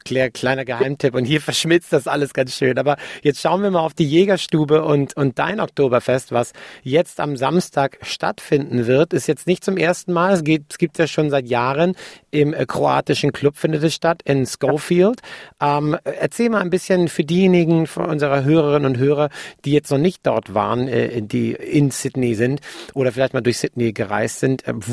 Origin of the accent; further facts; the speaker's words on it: Austria; now in Australia; Eine Frage, die ich dir natürlich super stellen kann als Österreicher, hier in Australien